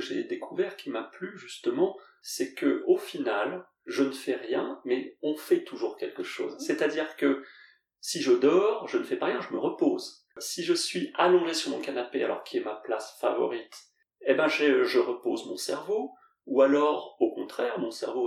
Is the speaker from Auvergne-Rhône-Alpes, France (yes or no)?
no; Sarcelles, Île-de-France, France; mais j'ai grandi à Sarcelles, c'est une banlieue où, faut se défendre au niveau du sport, faut être fort, faut être musclé